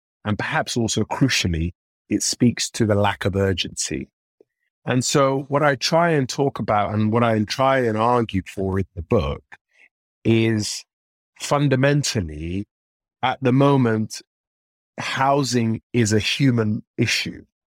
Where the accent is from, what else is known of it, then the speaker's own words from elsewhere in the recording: London, United Kingdom; growing up in Northwest London in the sort of mid to late 90s, where we were living in one squalor council accommodation to the next